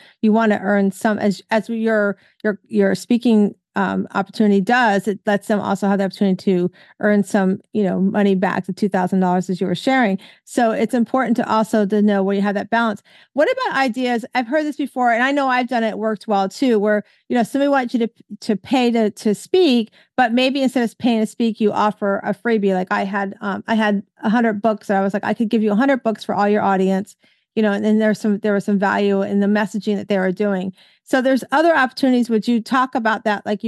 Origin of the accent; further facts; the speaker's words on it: Tampa, Florida, United States; And of course, you're in my hometown. So those that are listening here in Tampa